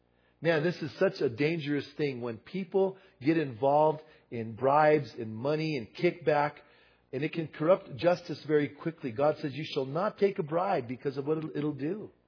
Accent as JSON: {"language": "English", "town": "Bernalillo", "region": "New Mexico", "country": "United States", "tie": "born or raised there", "also_born_or_lived": "New York, United States", "said": "I grew up in Bernalillo. Bernalillo is a small town, mostly Hispanics, mostly Catholics. I'm Hispanic and raised in a Catholic church and all that."}